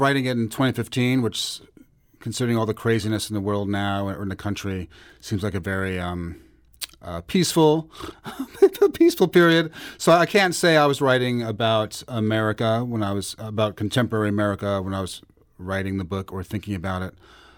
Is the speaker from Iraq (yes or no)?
no; New York City, New York, United States; Well, I grew up in New York City and always would rush to buy the Village Voice every Wednesday